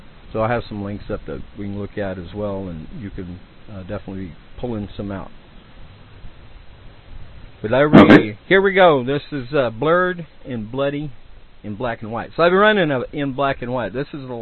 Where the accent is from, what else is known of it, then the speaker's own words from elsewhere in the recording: the South, United States; accent: Southern; Well, mine's